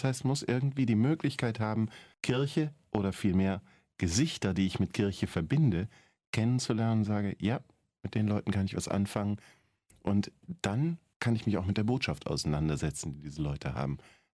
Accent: Wiesbaden, Hesse, Germany; in der Pfarrei, wo ich herkomme, damals in Wiesbaden war

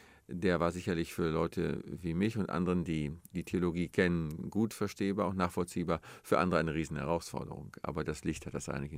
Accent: North Rhine-Westphalia, Germany; ich bin Westfale

